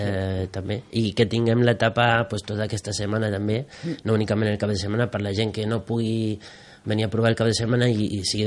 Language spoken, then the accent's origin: Catalan; Córdoba, Argentina; now in L'Escala, Spain; Mira, jo soc argentí i gent de Córdoba, jo soc de Córdoba